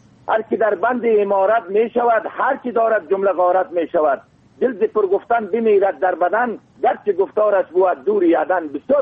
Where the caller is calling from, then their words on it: Kahmard, Bamyan, Afghanistan; بازم از ولسوالی کهمر قریه یازر پیوند باشنده قریه کاغور ولایت ما بامیان سید.